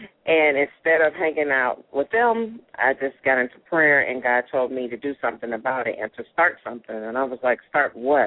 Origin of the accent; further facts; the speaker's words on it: Chicago, Illinois, United States; I was born and raised in Chicago.